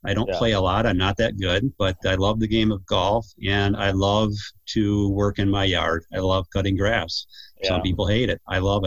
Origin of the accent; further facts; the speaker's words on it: Jenison, Michigan, United States; I grew up in Jenison. When Nancy and I got married, we lived in Jenison, and I now live in Georgetown. Well, actually it's a Granville address.